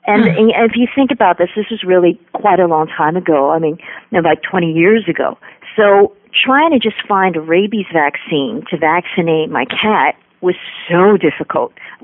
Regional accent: United States; also born or lived in Taiwan; I grew up in the United States, and I do consider myself more or less, you know, completely American.

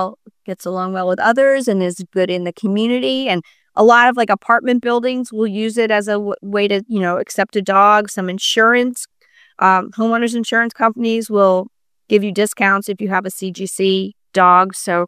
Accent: Connecticut, United States; Yeah, I grew up in Connecticut. So Northeast.

